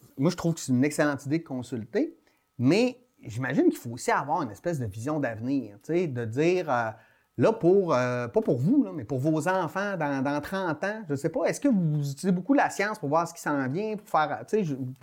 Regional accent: Vauvert, Quebec, Canada; j'ai grandi à Vauvert, là, quand j'allais au cégep, ça me prenait une heure matin et soir.

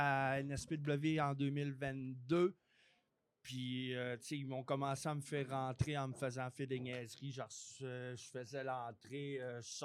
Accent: Quebec, Canada; Moi, je viens de Berville au lac Saint-Jean.

